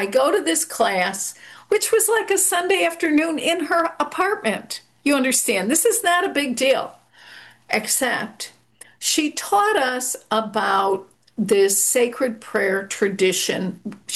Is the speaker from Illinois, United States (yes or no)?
yes; Chicago, Illinois, United States; I'm from Chicago. I never even, what is this word Akashic, right?